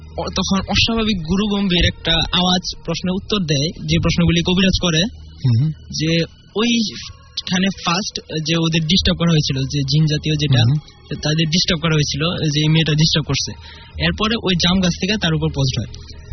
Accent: Narsingdi, Dhaka Division, Bangladesh; আমি নরসিংদী থেকে এসেছি, আমি ঢাকা নর্ড এম কলেজে পড়ছি।

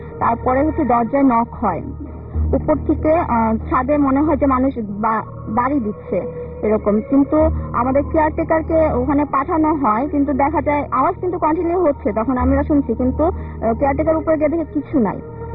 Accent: Dhaka, Dhaka Division, Bangladesh; মালিবাগ থেকে।

